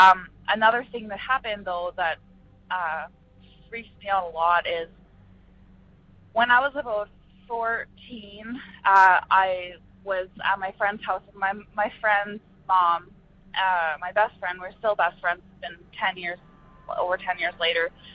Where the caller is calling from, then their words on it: Saskatchewan, Canada; I'm calling from Saskatchewan in Canada.